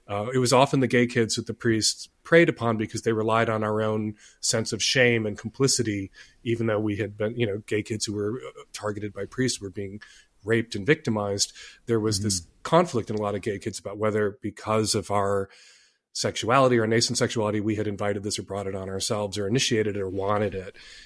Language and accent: English; Chicago, Illinois, United States; And I was really fortunate in that I grew up in Chicago.